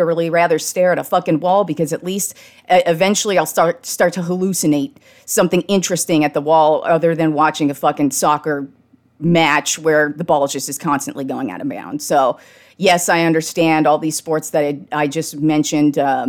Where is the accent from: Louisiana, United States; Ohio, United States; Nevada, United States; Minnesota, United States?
Nevada, United States; Reno; also born or lived in San Jose, United States; now in Austin, United States; Personally, I was born in San Jose, California, grew up in Reno, Nevada, and now spent the last 14 years here in Austin, Texas.